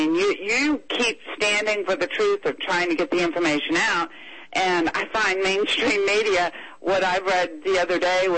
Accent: Louisiana, United States; I grew up in Plaquemines.

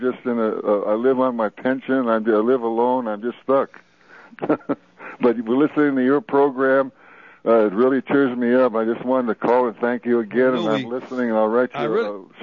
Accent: Los Angeles, California, United States; born there; I did 31 years in this South L.A. area, and I was born right here in South L.A.

